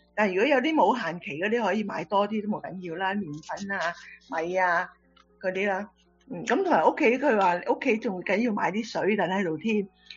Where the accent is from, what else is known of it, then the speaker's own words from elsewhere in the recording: China; 咁我哋中國人好多時都有啲現金嘅